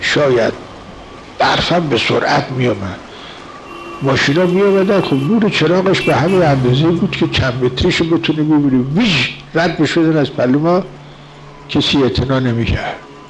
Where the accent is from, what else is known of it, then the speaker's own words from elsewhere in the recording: Iran; فهمید که ما ایرانی هستیم، بلد نیستیم زبان او رو